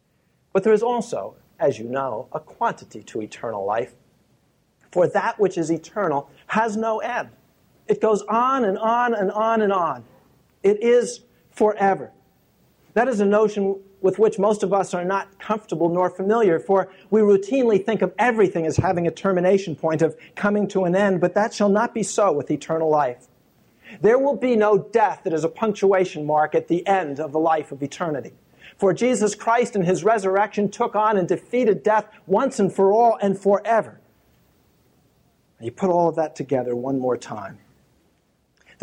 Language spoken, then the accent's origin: English; United States; the comforts and the conveniences that I, as an American, have routinely enjoyed for all of my life